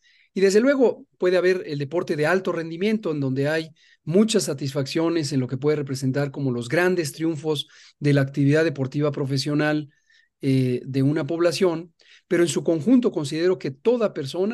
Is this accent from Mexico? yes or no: yes; Mexico City, Mexico; Yo nací en la Ciudad de México, he crecido prácticamente toda mi vida en la Ciudad de México, he vivido en 5 o 6 alcaldías diferentes y las conozco todas, las 16.